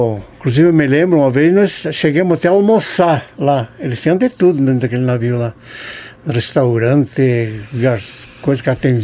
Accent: Porto Mendes, Paraná, Brazil; Eu me criei ali na Porto Mendes, né?

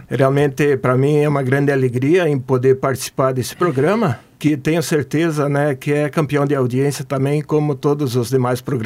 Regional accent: Marechal Cândido Rondon, Paraná, Brazil; Realmente, eu sou rondonense, quer dizer... Eu sou de General Rondon, na época de General Rondon, né? Depois mudou e, né, mudou o nome e foi para Marechal Rondon.

